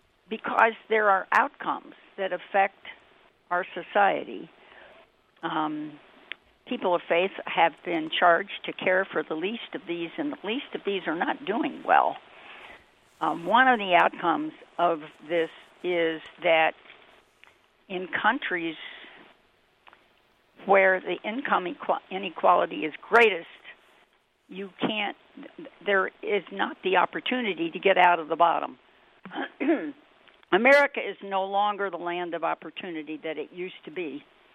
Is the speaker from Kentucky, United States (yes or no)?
yes; Louisville, Kentucky, United States; accent: semi-Southern; I grew up in Louisville, Kentucky. That's the only word that remains with a semi-Southern pronunciation.